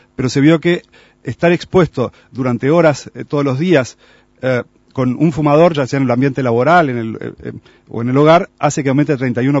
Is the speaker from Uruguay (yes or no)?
yes; Uruguay; como los uruguayos, algunos somos muy proactivos